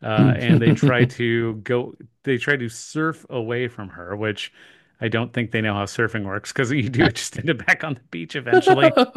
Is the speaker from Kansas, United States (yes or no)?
yes; Kansas, United States; We are two guys from Kansas.